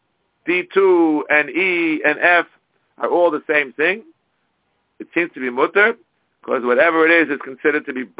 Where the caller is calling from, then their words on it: New York, United States; I'm speaking here from New York, the epicenter of the coronavirus.